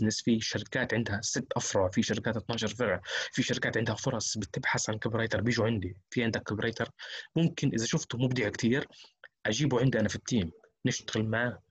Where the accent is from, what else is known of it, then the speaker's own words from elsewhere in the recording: Gaza, Gaza Strip, Palestine; مثلا الطالبات الموجودة في منطقة غزة، انا من غزة